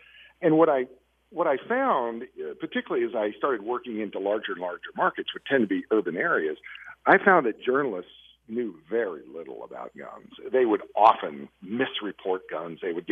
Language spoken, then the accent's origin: English; Kentucky, United States; I grew up in Kentucky. I grew up in a hunting culture, so I grew up around guns.